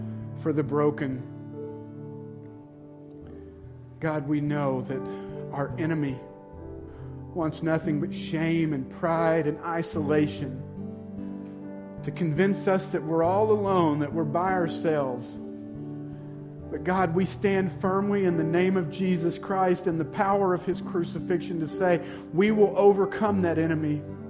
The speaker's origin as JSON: {"language": "English", "region": "the South", "country": "United States", "tie": "born or raised there", "said": "But you know, I'm old school. I grew up in the South as a Baptist."}